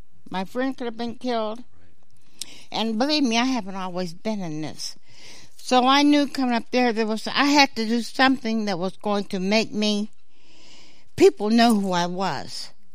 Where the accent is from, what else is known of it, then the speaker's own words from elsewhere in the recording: Sewickley, Pennsylvania, United States; But growing up in Swickley, you can get an attitude